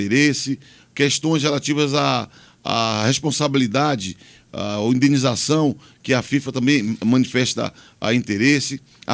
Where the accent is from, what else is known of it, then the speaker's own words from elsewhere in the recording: Bahia, Brazil; particularmente com os amigos da Boa Terra, da minha terra, da Bahia.